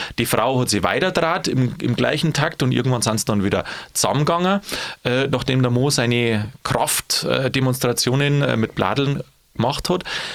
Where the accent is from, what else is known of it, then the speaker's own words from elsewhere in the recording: Bavaria, Germany; Weil da wäre es direkt als Bayer wie ein Depp dargestellt, ein bisschen.